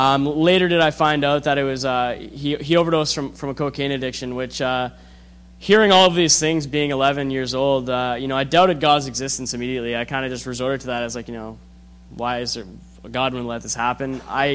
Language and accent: English; North Bay, Ontario, Canada; I'm 23 years old, and I'm from North Bay, Ontario. I grew up with my mother and my sister.